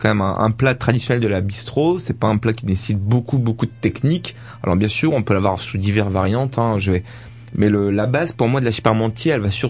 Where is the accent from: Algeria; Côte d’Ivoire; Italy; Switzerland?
Italy; en tant qu'Italien